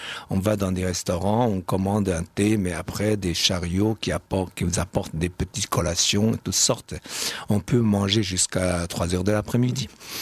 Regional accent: Shanghai, China; Non, je ne suis pas si chauvin que ça, je suis de Shanghai

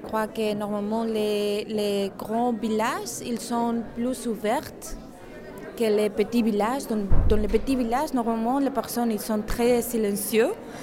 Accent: Spain; je suis espagnole, donc j'ai vu que aussi, normalement, les représentations espagnoles, ils sont plus balletiques qu'à Belgique

